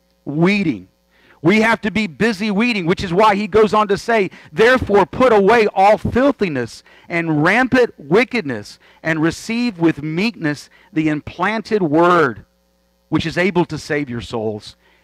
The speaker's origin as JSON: {"language": "English", "town": "Jacksonville", "region": "Florida", "country": "United States", "said": "and I'm from Jacksonville"}